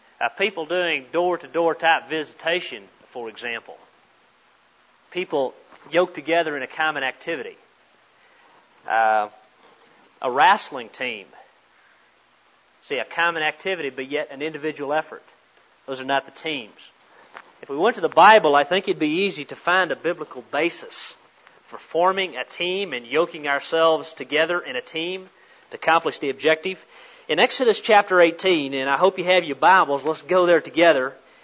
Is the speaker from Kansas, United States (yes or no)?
yes; Ulysses, Kansas, United States; I'm from Ulysses. Yeah. You know where that is? Southwest corner, right between Liberal and Garden City.